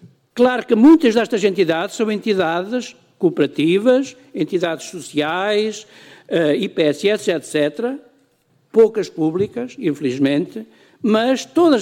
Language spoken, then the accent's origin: Portuguese; Cantanhede, Coimbra, Portugal; o Hospital de Cantanhede, que é a minha terra de origem